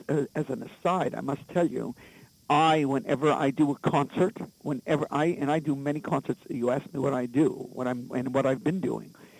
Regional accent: Portland, Maine, United States; born or raised there; also born or lived in Montreal, Canada

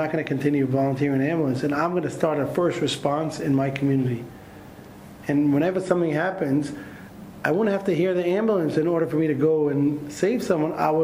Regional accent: Jerusalem, Jerusalem District, Israel; When I was a kid, I grew up in Jerusalem. I was born and raised here. And when I was about 6 years old, I grew up in Beit Vegan

